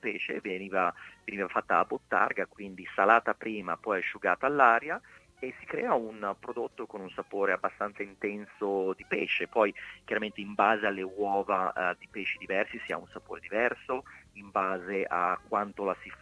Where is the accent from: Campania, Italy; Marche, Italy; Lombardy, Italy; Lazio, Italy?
Lombardy, Italy; Milan; io sono di Milano